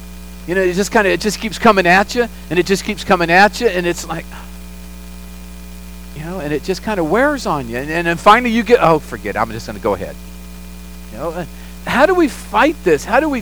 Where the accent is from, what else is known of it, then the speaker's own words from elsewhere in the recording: Oklahoma, United States; I was raised on tea. I'm from Oklahoma. We're from the South. We're Okies.